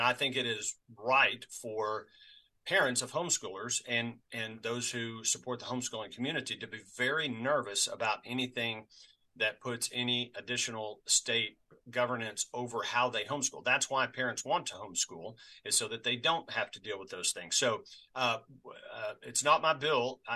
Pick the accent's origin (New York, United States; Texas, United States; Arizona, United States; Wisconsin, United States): Texas, United States; I am from Texas. I have family in Texas.